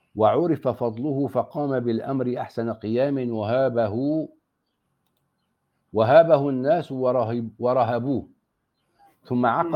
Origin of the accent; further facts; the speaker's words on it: Aleppo, Aleppo Governorate, Syria; عندنا في حلب يقال اللبن لا يؤكل مع السمك